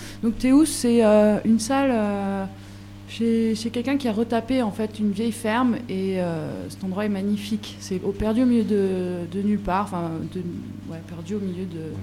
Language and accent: French; Auton, France; je parlais d'Auton, mon village natal.